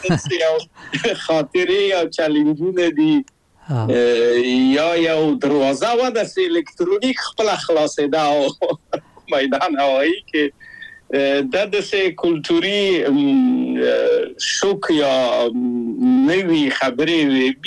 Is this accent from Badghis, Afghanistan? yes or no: no; Kabul, Afghanistan; moved away as an adult; هغه موږ په کابل په یو کلي کې تقریبا چې اوسېدو،